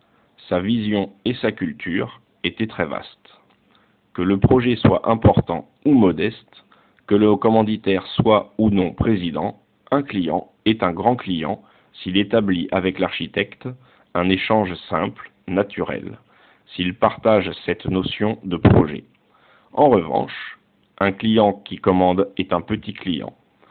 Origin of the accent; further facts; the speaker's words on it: Clermont-Ferrand, Auvergne-Rhône-Alpes, France; Je suis né à Clermont-Ferrand, dans une famille d'ingénieurs, elle-même d'origine paysanne. Le monde, pour moi, gamin, c'était la nature, les monts d'Auvergne, la Lozère, la faune et la flore.